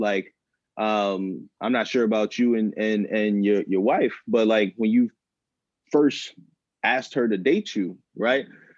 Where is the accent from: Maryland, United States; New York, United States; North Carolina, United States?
Maryland, United States; Baltimore; So 2013, got signed undrafted free agent to the Baltimore Ravens, my hometown team.